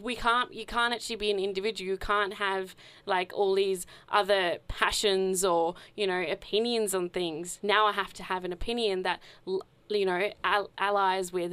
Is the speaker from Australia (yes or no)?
yes; Australia; Is it, you know, my birth that makes me Australian? Is it my accent?